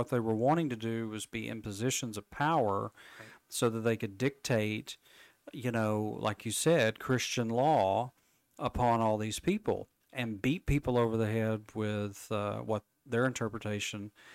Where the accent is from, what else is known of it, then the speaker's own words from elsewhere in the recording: United States; Now, as an American, I'm supposed to hold my elected representative to the feet to the fire.